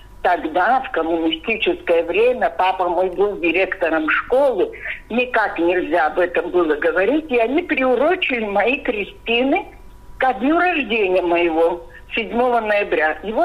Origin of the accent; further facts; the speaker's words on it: Abkhazia, Georgia; мама моя была мусульманка из Ачинчирского района, я сама из Абхазии